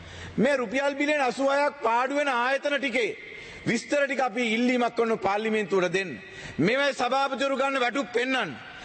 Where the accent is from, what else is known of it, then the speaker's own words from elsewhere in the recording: Embilipitiya, Sabaragamuwa Province, Sri Lanka; born there; මම ඇඹිලිපිටි ඉපදිච්ච මිනිස්සෙක් ඇඹිලිපිටියේ මගේ ආසනයේ කොළොන් ආසනයේ ජීවත් වෙන්නේ